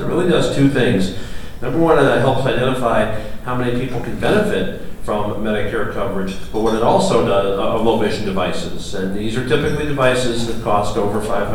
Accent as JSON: {"language": "English", "town": "Chicago", "region": "Illinois", "country": "United States", "said": "I'll tell you what, I come from Chicago."}